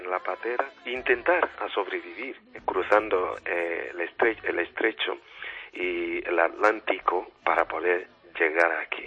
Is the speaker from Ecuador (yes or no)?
no; Nigeria; Spanish is a second language; moved away; Pues precisamente salí de Nigeria en el año 1997 aproximadamente, a finales de este año